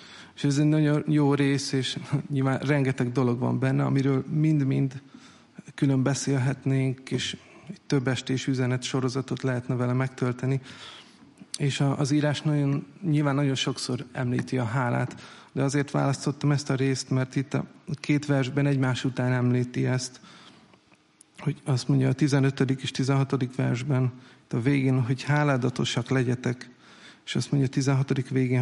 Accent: Hungary; én hálás vagyok azért, hogy magyarnak születtem, és nagyon jó itt, meg szeretem az országomat

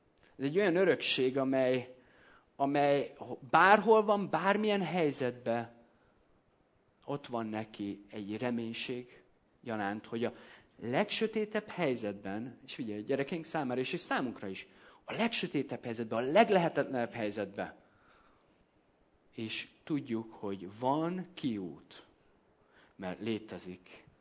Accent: Debrecen, Hajdú-Bihar, Hungary; now in Budapest, Hungary; és akkor kerültem ki otthonról, Debrecenből Budapestre költöztem, annyira még nem ismertem a felnőttek világát

